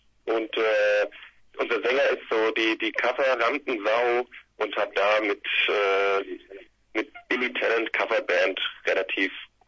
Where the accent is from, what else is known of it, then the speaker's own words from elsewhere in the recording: Limburg, Hesse, Germany; Wir kommen aus Limburg, bleiben aus Limburg und...